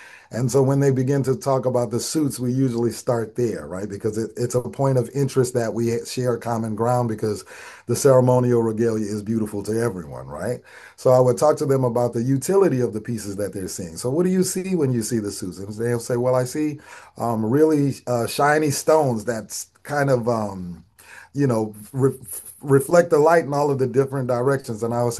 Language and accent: English; New Orleans, Louisiana, United States; I'm growing up in New Orleans and my family, everyone has to play.